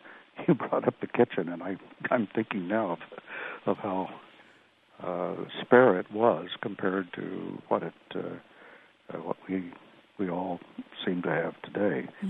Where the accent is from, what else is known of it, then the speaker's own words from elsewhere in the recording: Herrin, Illinois, United States; also born or lived in Carbondale; coal was everywhere, of course, in deep southern Illinois and in Heron, where I grew up. I was born in Carbondale.